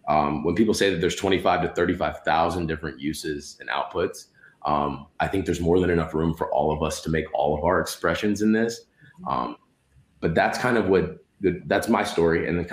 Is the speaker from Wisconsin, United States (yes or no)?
no; Winston-Salem, North Carolina, United States; also born or lived in Los Angeles; So I was born in Los Angeles, but when I was very young, I moved to Winston-Salem, North Carolina, which is where I did most of my growing up and education.